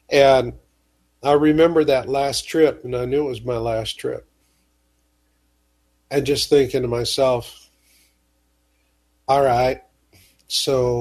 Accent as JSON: {"language": "English", "town": "Phoenix", "region": "Arizona", "country": "United States", "tie": "born or raised there", "said": "And the very first time I saw the Arctic, and I was just mesmerized because I grew up in Phoenix, Arizona."}